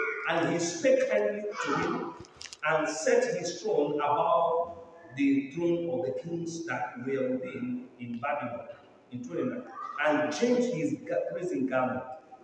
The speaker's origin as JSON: {"language": "English", "country": "Nigeria", "said": "Yes, I am your brother from Nigeria."}